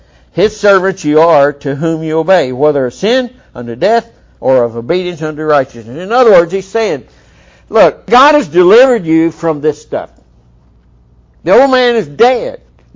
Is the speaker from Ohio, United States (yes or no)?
no; Kentucky, United States; I remember when I was growing up in Kentucky, there was a saying, well, I reckon them people are going to come by today